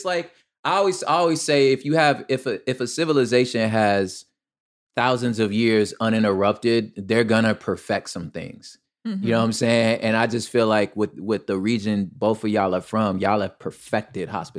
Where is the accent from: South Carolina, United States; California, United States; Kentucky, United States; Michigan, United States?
California, United States; Los Angeles; I'm from Los Angeles. I grew up in a Mexican neighborhood.